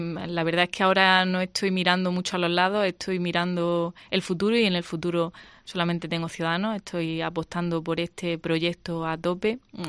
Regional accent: Quesada, Andalusia, Spain; yo que soy de Quesada, tengo que coger una comarcal, una nacional, una autovía

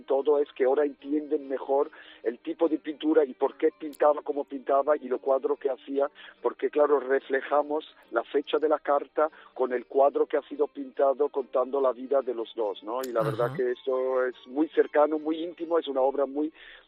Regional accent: Seville, Andalusia, Spain; siendo una productora andaluza, siendo de aquí de Sevilla

